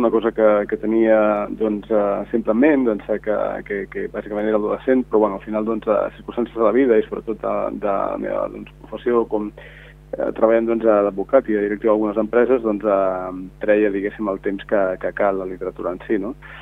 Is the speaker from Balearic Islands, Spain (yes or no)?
no; Badalona, Catalonia, Spain; born there; now in Blanes, Spain; tot i que sóc nascut a Badalona fa molts anys que resideixo entre Blanes i bueno, i Girona, en fi, llavors, i Santa Coloma de Farners també, llavors, i Caldes de Malavella